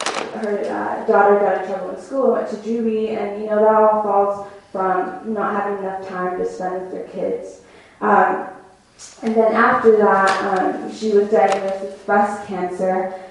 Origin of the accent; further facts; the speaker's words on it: Salem, Oregon, United States; So we settled in Oregon after that, and I called Oregon my home after that. I grew up in Salem.